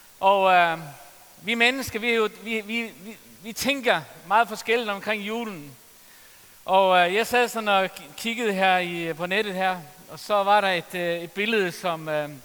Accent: Faroe Islands; Jeg er færing, hvis du ikke ved det.

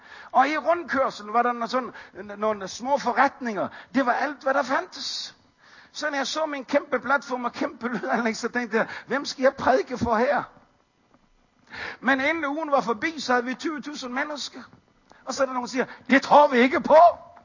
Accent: Capital Region of Denmark, Denmark; born or raised there

